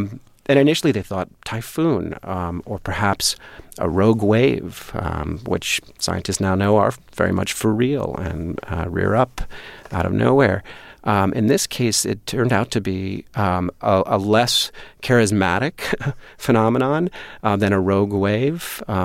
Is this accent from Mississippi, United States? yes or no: no; California, United States; I grew up near the San Francisco Bay Area and used to watch the container ships arriving under the Golden Gate Bridge going to and from Alameda.